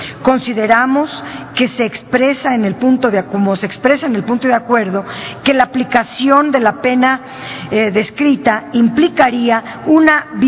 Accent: Guanajuato, Mexico; Como guanajuatense, como mexicana, como humanista, me sumo a la lucha contra la pena de muerte

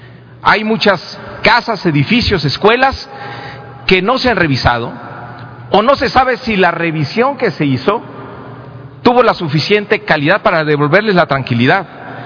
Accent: Mexico; Por eso seguimos aquí, por eso somos mexicanos.

